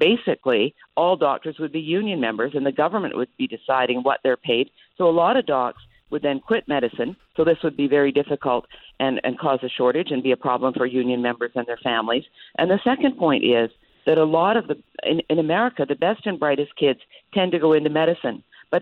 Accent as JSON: {"language": "English", "country": "Canada", "said": "I'm from Canada."}